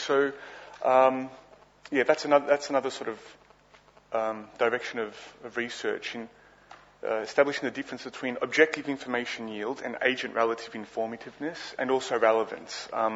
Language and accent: English; Melbourne, Victoria, Australia; So me being from Melbourne carries the information that I'm from Australia.